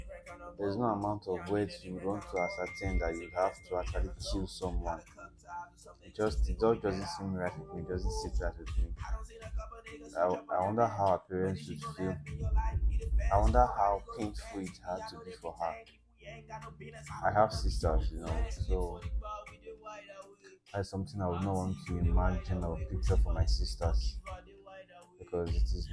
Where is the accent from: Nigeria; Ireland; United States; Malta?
Nigeria; It's not easy being Nigerian. It's not easy to stay in Nigeria.